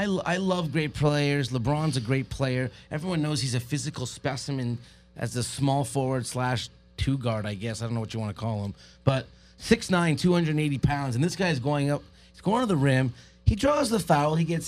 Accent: Montreal, Quebec, Canada; I was born and raised in Montreal

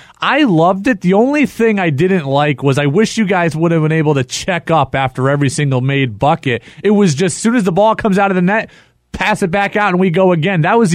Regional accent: Seattle, Washington, United States; I grew up in Seattle. I'm used to the rain.

